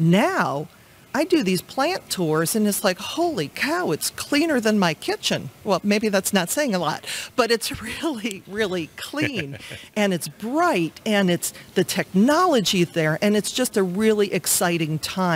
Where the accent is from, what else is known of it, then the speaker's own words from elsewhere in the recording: Cleveland, Ohio, United States; I'm a huge fan of my hometown. And it thrills me when somebody comes from the outside and gets to experience how cool Cleveland really is.